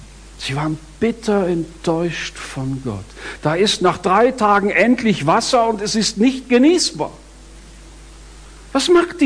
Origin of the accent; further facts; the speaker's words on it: Bavaria, Germany; also born or lived in Stuttgart, Germany; Aber ich wollte unbedingt zurück in meine Heimat. Ich komme aus dem Allgäu, ich weiß nicht, wer schon mal dort war.